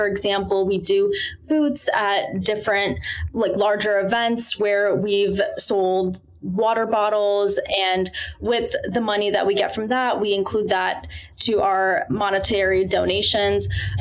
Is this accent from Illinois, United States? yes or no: yes; Illinois, United States; We're both from the Chicagoland area